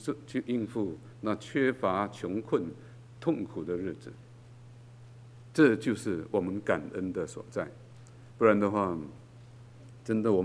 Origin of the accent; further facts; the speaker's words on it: Penang, Malaysia; 那我的家乡槟城也是在海边了。不，就本身就是海岛了